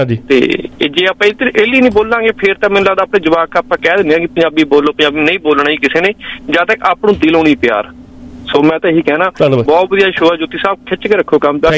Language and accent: Punjabi; Punjab, India; ਮੈਂ ਆਪਣੇ ਜਿੱਥੇ ਜੰਮਿਆ ਪੜਿਆ ਜਿਹੜਾ ਦੇਸ਼ ਪੰਜਾਬ ਹੈ